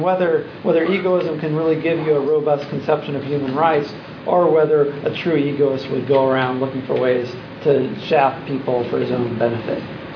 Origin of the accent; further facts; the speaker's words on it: California, United States; I came out here from California, and I'm like, these people are even crazier than where I came from.